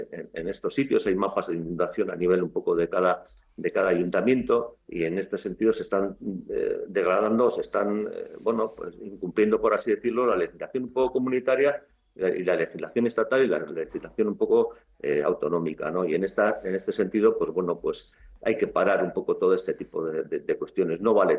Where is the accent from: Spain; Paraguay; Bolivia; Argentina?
Spain; Tolosa, Basque Country; born there; no conocí una inundación histórica en 1950, ¿no? Porque nací posteriormente, pero en Tolosa también se destruyó el arbolado de ribera